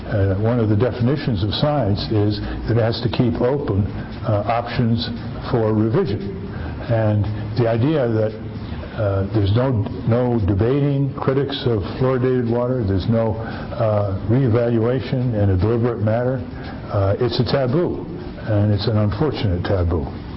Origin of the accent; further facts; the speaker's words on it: Connecticut, United States; My hometown in Connecticut was fluoridated